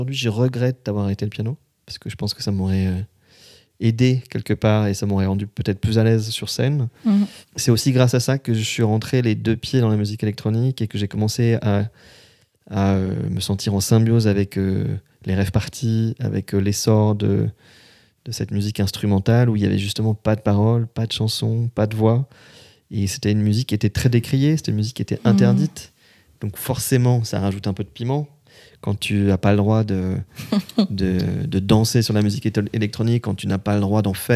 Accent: Lyon, Auvergne-Rhône-Alpes, France; parce que je suis originaire de Lyon.

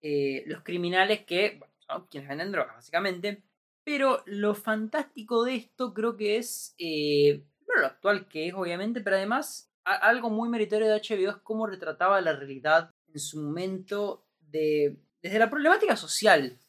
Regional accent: Argentina; siendo muy argentino, es los puertos argentinos

